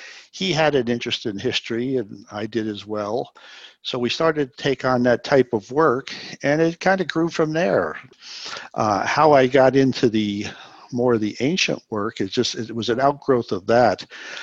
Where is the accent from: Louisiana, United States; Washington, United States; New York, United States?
New York, United States; Troy; So I'm raised from Troy. Wasn't born there, but I was raised in Troy.